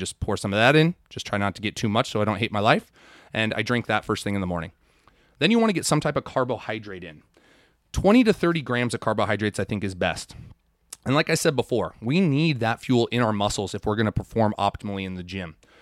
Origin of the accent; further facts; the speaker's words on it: United States; I'm an American, and so I know how much 2 liters is because that's how much Mountain Dew comes